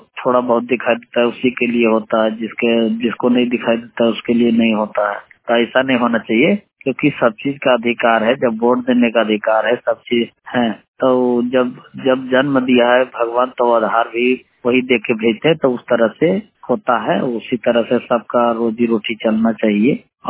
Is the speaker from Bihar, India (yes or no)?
yes; Fatehpur, Bihar, India; मैं ग्राम गुम्मा पोस्ट तरवा थाना फतेहपुर जिला गया ब्लॉक फतेहपुर बिहार का रहने वाले हूँ।